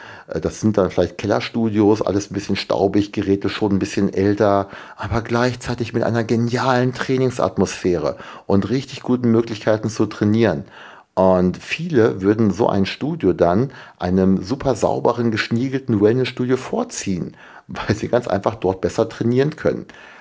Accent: Föhr, Schleswig-Holstein, Germany; hier komme ich aus Föhr, das ist wirklich sehr, sehr klein.

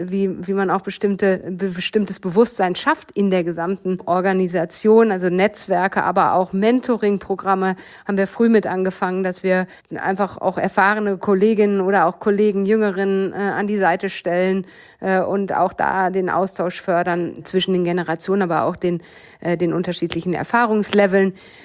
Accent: Bochum, North Rhine-Westphalia, Germany; Ja, ich bin groß geworden im Ruhrgebiet, in Bochum und damit in einem Umfeld, was aus meiner Erinnerung sehr gemischt war.

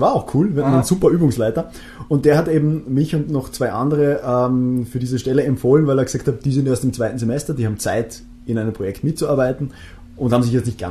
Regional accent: Austria; es gibt durchaus Schlimmere in Österreich als die, wo ich herkomme.

